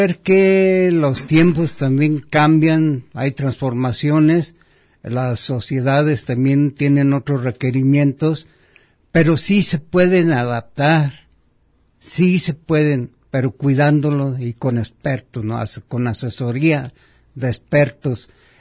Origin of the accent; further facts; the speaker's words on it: Jalisco, Mexico; mi pueblo, a mi ciudad, ¿no? Porque realmente, pues bueno, uno es oriundo de este terruño